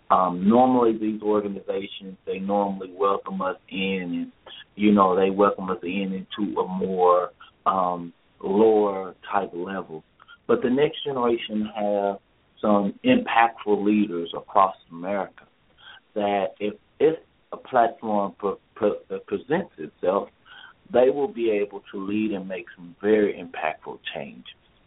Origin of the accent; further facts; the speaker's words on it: Oak Cliff, Texas, United States; I grew up in Oak Cliff, Texas, and I started a foundation about a year ago